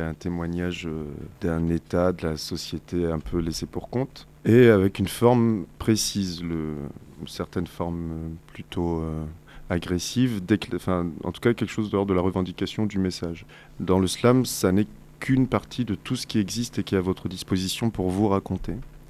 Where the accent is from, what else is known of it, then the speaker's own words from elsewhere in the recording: Caen, Normandy, France; Et j'ai grandi à Caen, je suis restée jusqu'à 22 ans.